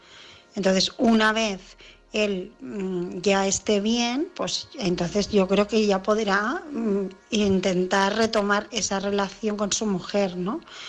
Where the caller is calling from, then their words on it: Barcelona, Catalonia, Spain; de Barcelona